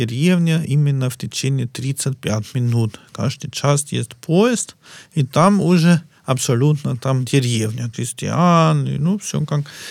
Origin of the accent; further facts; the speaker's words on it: Vienna, Austria; born there; Russian is a second language; Я родился в столице, в город Вене. Ну, уже семья, мы переехали